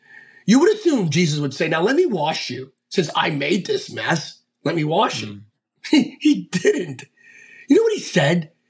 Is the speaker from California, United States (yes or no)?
no; Bethlehem, Pennsylvania, United States; Growing up in Bethlehem, Pennsylvania, my early years of ministry